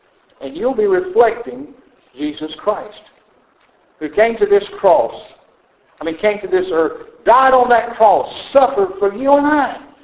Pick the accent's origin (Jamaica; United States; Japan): United States; the South; I like being a Southerner, okay? I don't make no apology for it at all. We call it Southern hospitality. We call it Southern mannerisms and so forth.